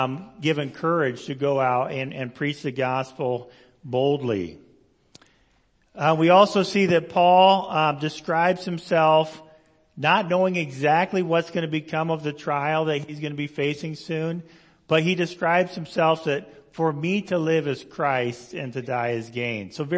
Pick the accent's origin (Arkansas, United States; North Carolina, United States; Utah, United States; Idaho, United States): Idaho, United States; born there; Even though I was born in Idaho, so I don't know how that worked.